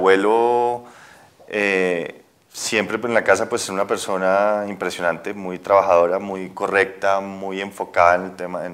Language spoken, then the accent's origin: Spanish; Ecuador; born or raised there; also born or lived in Barcelona